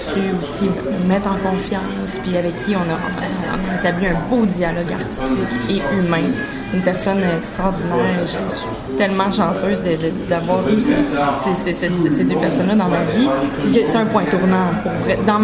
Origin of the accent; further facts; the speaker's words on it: Quebec City, Quebec, Canada; parce que je viens de Québec.